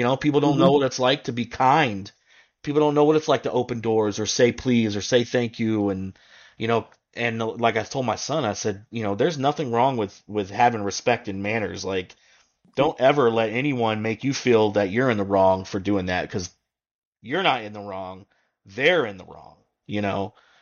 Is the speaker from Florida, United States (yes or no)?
yes; Gainesville, Florida, United States; now in Buffalo, United States; So again, I'm not originally from Buffalo. I'm originally from, you know, Florida, Gainesville, Florida. So I am from the South.